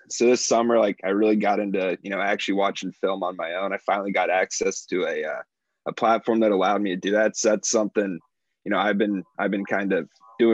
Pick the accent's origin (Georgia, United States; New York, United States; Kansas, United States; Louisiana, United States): Kansas, United States; Wichita; I grew up in Wichita, Kansas, so pretty far away from North Carolina.